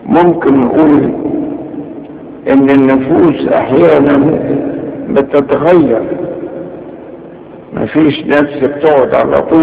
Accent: Egypt; هنجيبوا عندنا في مصر دول عايزين يدخلوا لنا الحاجات دي

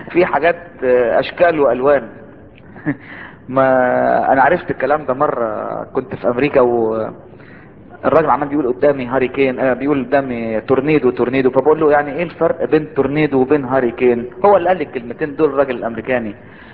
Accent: Egypt; دي اللي عندنا في مصر هنا رياح الخمسين دي

